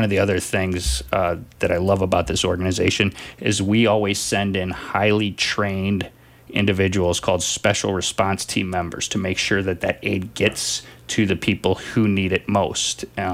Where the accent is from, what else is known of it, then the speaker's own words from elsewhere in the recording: Missouri, United States; I grew up near St. Louis. The Mississippi River's been a big part of my life growing up